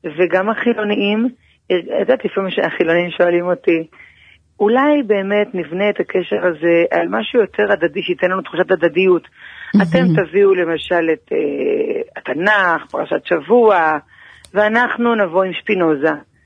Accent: Jerusalem, Jerusalem District, Israel; אני ילידת ירושלים, אתך גדלתי במאה שערים

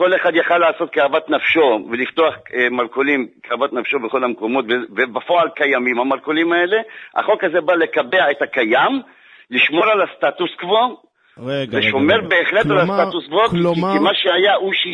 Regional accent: Rishon LeZion, Central District, Israel; born there; אבל אתה מבין שאני נולדתי בראשון לציון

